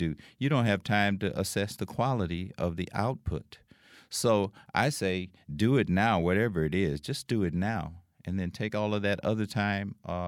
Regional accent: Louisiana, United States; Okay, I grew up in South Louisiana.

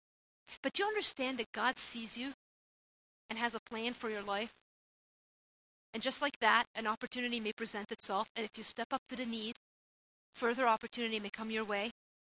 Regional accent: Lebanon; coming from the Middle East. See, we have a parliament where I grew up in Lebanon

